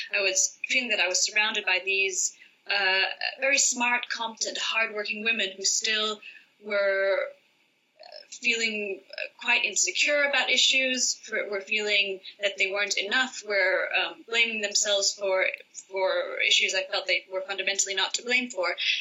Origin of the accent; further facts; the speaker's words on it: Denmark; also born or lived in Geneva; now in Mogadishu, Somalia; I am originally from Denmark, where I've grown up most of my life.